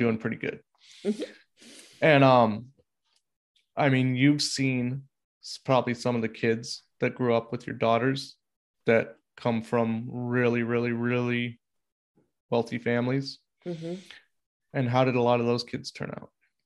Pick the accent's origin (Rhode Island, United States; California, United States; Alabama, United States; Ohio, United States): California, United States; But I, you know, I grew up in the Napa Valley. I grew up with really rich kids